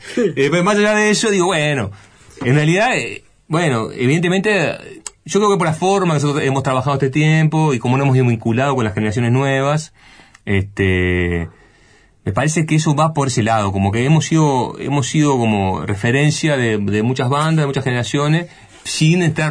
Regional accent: Uruguay; mirá, nosotros somos de Uruguay

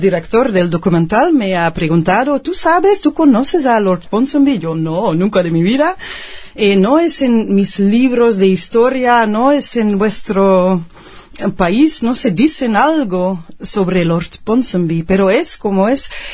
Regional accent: Belgium; Sí, sí, sí, en 1830, en mi país.

